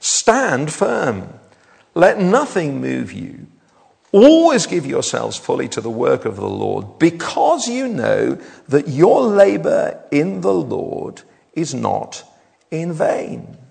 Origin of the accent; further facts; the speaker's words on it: Wales, United Kingdom; And as a Welshman, of course, I lost interest after Friday.